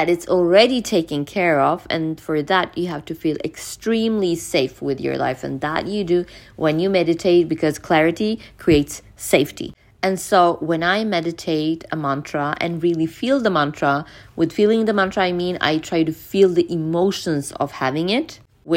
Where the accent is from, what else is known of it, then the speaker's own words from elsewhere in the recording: Norway; English is a second language; I'm Norwegian even though I'm speaking English.